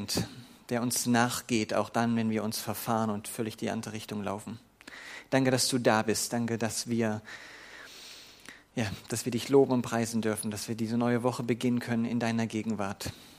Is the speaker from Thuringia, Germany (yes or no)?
yes; Thuringia, Germany; komme aus Thüringen, mein Heimatdorf, wo ich herkomme, das hat 112 Einwohner, 111, ich bin nicht mehr da. 800 Meter über